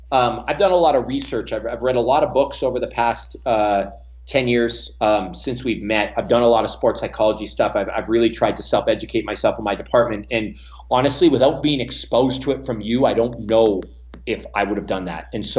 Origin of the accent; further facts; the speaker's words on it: Canada; accent: Canadian; now in United States; Oh, I've lived in the States for a while now, but you can't take the Canadian out of me.